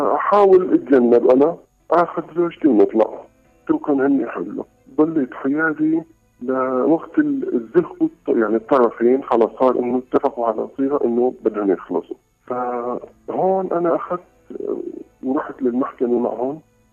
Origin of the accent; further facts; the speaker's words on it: Syria; تعرفي 1,400,000 عندنا بسوريا مبلغ بفترة وجيزة